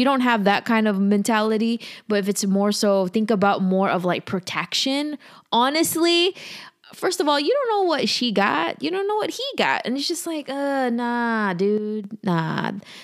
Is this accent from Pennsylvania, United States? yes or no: no; California, United States; now in Los Angeles, United States; I'm here in LA with a double digit, like maybe 56 degrees. I was originally from NorCal.